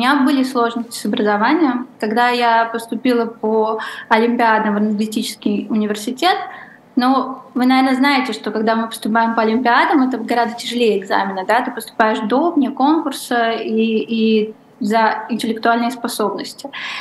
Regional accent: Tarusa, Kaluga Oblast, Russia; А до этого я росла в Тарусе, я, кажется, была единственным нездоровым человеком на все километры вокруг.

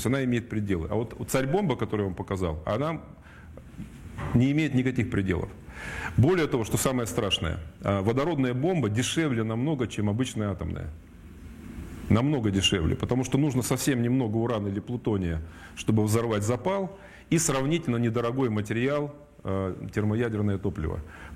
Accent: Gornyak, Altai Krai, Russia; а я там вообще родился, вырос рядом. Вот. И там делали эти подземные ядерные взрывы. Я хорошо помню в детстве, мы жили в Горняке на 4-м этаже.

